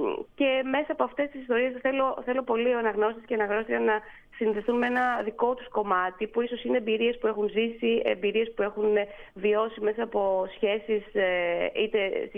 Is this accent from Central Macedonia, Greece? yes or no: no; Piraeus, Attica, Greece; αν και εγώ είμαι Πειραιώτισσα.